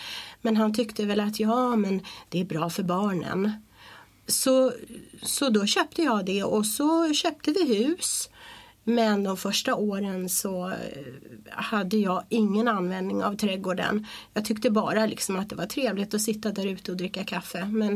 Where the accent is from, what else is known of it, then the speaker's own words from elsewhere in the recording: Stockholm, Stockholm County, Sweden; jag har en bindning till Värmland, det har jag. Men annars så är jag Stockholms tjej, absolut.